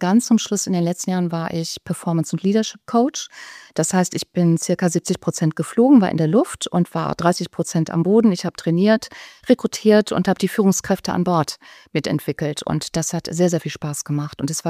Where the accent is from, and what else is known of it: North Rhine-Westphalia, Germany; now in Munich, Germany